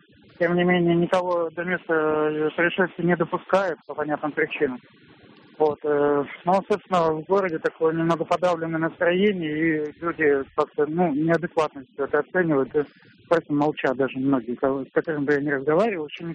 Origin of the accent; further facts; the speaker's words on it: Perm, Perm Krai, Russia; я из Перми.